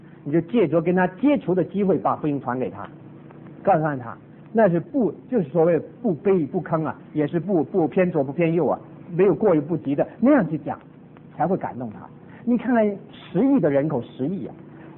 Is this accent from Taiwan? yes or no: yes; Taiwan; 我从台湾来，我实在晓得台湾的教会。